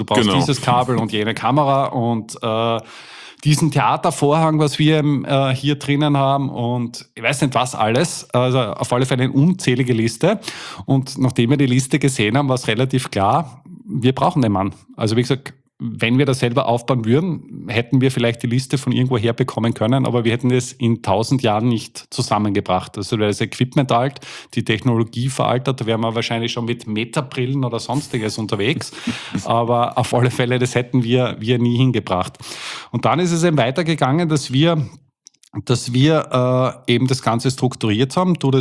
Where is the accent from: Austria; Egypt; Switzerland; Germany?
Austria; wir kommen jetzt aus Österreich, also das muss man noch dazu sagen